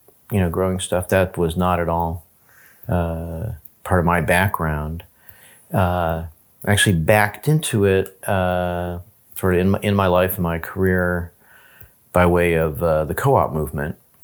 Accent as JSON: {"language": "English", "town": "Berkeley", "region": "California", "country": "United States", "tie": "born there", "said": "Both my parents were academics, and I was born in Berkeley, but lived all over the country. We moved like crazy, chasing tenure, I guess."}